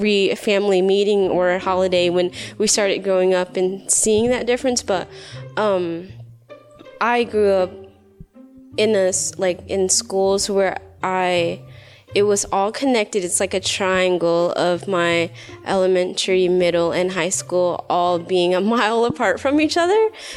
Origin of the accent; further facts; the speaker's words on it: the South, United States; also born or lived in Vietnam; Growing up in the South, it's funny because I grew up on Central. And so then I moved to the west side, and my cousins moved. When I grew up and came to America, I was 2 months old